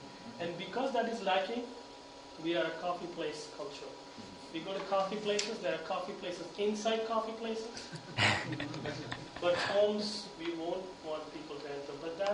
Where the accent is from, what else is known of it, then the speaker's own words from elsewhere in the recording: India; as much as I am willing to embrace I'm Indian, I learned more about India